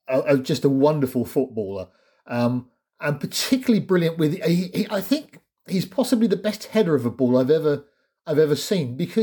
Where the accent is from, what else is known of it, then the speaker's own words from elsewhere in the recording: Finchley, London, United Kingdom; also born or lived in Hampstead; Well, I'm from North London. I was born in Hampstead and I grew up in Finchley.